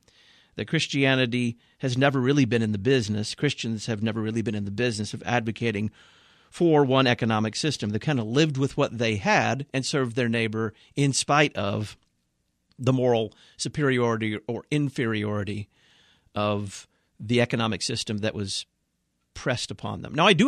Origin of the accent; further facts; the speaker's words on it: the South, United States; You know, I come from the South, and I just don't see a lot of people coming into this country who don't want to work.